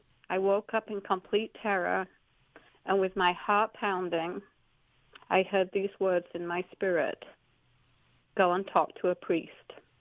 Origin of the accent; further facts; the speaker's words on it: Yorkshire and the Humber, United Kingdom; moved away as an adult; now in United States; So I grew up in Yorkshire, England, and I was christened as a baby, but not having been raised with a faith